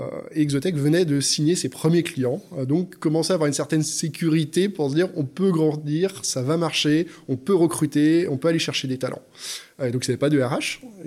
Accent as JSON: {"language": "French", "town": "Lyon", "region": "Auvergne-Rhône-Alpes", "country": "France", "moved": "yes", "said": "Alors, je suis lyonnais d'origine, je vis dans le Nord aujourd'hui, mais je viens de Lyon, je suis monté dans le Nord il y a plus de 15 ans maintenant."}